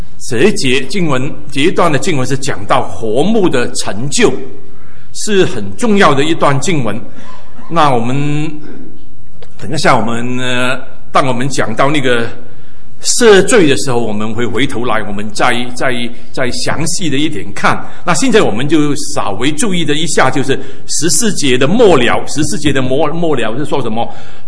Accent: Hong Kong; 我儿童的时代，我青少年的时代是在香港长大的，香港过的。

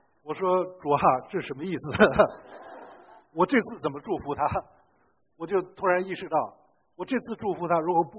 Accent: Tianjin, China; 这个你们知道我是天津人啊，我们天津人有个说法

